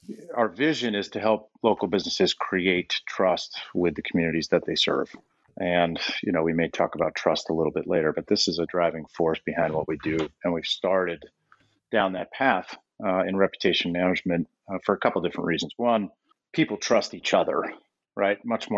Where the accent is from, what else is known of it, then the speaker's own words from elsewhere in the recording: Essex Junction, Vermont, United States; also born or lived in Colchester; Essex Junction. We had a house in Colchester for a while, but moved to Essex right about, you know, middle school. But yeah, Vermonter through and through.